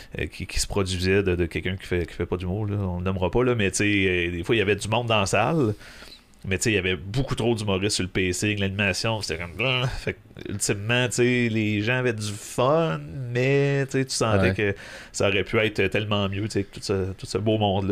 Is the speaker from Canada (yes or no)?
yes; L'Ange-Gardien, Quebec, Canada; Non, sinon, ben, je viens de Québec, en fait, plus précisément de l'Ange-Gardien. Donc, sur la côte de Beaupré.